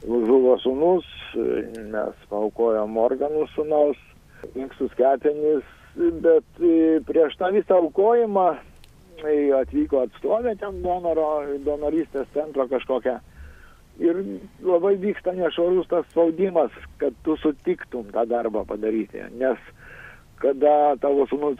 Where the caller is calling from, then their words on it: Kaunas, Kaunas County, Lithuania; Aš esu kaunietis